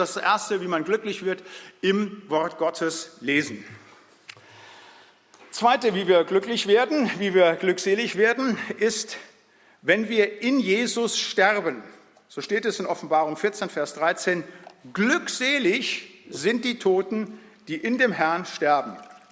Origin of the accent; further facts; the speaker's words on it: North Rhine-Westphalia, Germany; Da, wo ich herkomme aus dem Siegerland